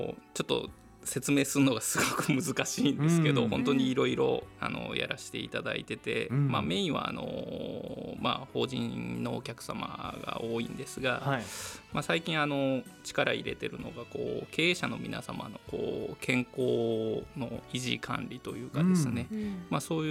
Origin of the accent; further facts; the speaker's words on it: Osaka, Japan; born there; あ、生まれは大阪ですので、